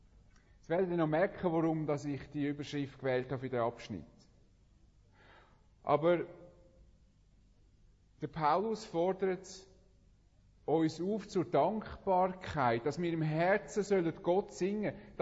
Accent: Switzerland; Was haben wir auch in unseren Reihen, auch als Schweizer, oft für Nationalstolz.

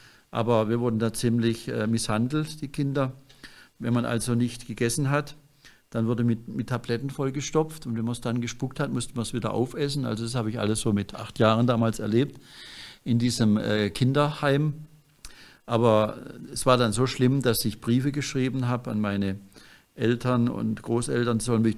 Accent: Pforzheim, Baden-Württemberg, Germany; born there; wurde geboren 1958 in Pforzheim. Bin jetzt auch 58 Jahre alt.

